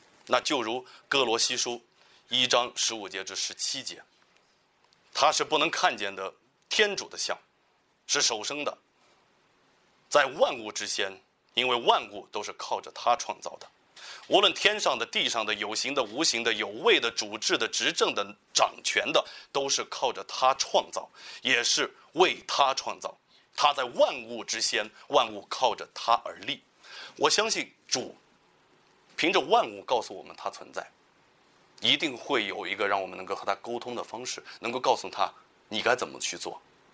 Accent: Kunming, Yunnan, China; 我的家乡是昆明的，但我的家乡往南走有一个地方叫做楚雄、陆丰，那里有个恐龙谷

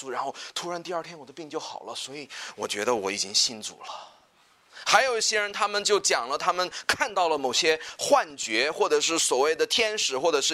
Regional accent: China; 我们中国人会喜欢说，哎呀，这个是西方的信仰

